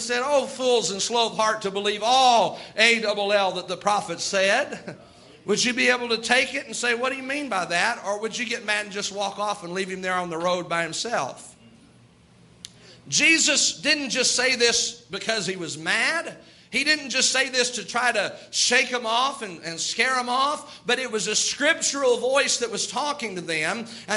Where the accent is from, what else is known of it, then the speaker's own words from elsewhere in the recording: Jeffersonville, United States; And I said, I'm from Jeffersonville.